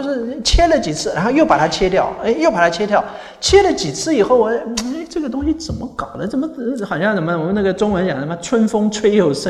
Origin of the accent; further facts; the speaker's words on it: United States; 我们美国人喜欢说 I love you, I love you 啊